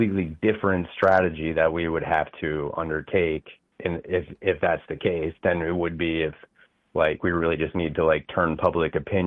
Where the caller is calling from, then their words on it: Saugerties, New York, United States; I'm calling from Saugerties, New York.